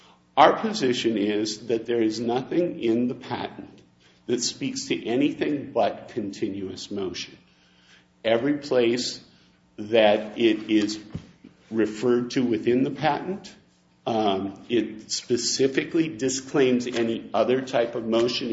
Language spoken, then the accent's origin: English; Minnesota, United States; I'm originally from Minnesota.